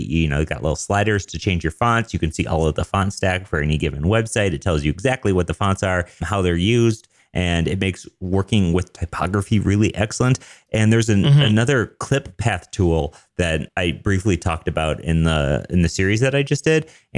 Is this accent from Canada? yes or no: no; Warsaw, Masovian Voivodeship, Poland; English is a second language; I would love my hometown, I guess. I'm Polish, for those of you who don't know, a little bit, tiny little bit.